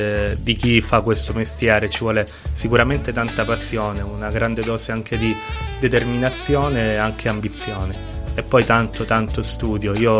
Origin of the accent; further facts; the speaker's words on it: Sicily, Italy; Assolutamente, da buon siciliano credo che l'agrodolce sia uno dei gusti definitivi della Sicilia